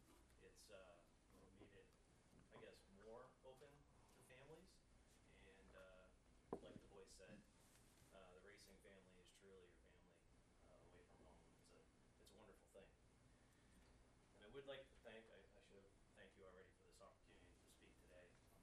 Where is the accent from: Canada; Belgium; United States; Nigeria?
Canada; Waverley, Nova Scotia; I'm from Waverly, Nova Scotia, 2135 Waverly Road.